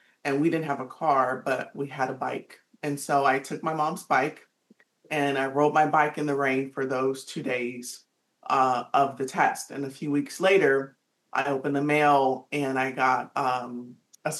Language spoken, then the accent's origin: English; Pasadena, California, United States; I grew up in Pasadena, the city of roses, and I grew up in a community mostly of concrete.